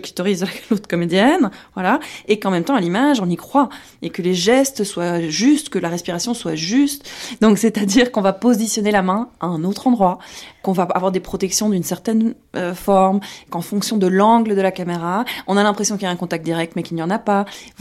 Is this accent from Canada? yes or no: no; Brussels, Brussels-Capital Region, Belgium; je suis coordinatrice d'intimité pour le cinéma. En 2015, j'ai voulu ouvrir un sex shop féministe à Bruxelles, parce que je suis bruxelloise